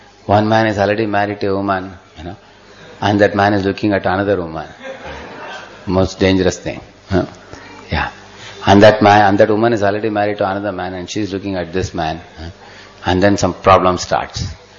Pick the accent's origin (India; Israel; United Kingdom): India; South India; Because I come from South India, from a certain place, where we had a Vishnu temple.